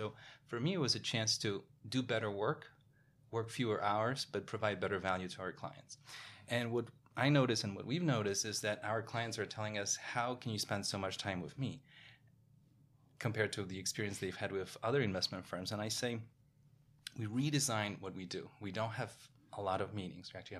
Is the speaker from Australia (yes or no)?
no; Poland; moved away as an adult; now in New York, United States; born in Poland in the 1980s during communism, growing up in Poland, opening up to the world in the 1990s, watching the stock market reopen after a 50-year break, watching free market economy change the country completely, traveling around Europe, going to schools around Europe, and then ending up in New York